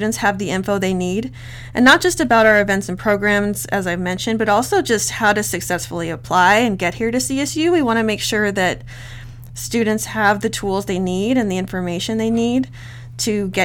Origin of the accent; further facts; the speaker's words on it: Pueblo, Colorado, United States; I'm actually from Pueblo, Colorado, born and raised. I moved to Fort Collins when I was 18 to attend CSU.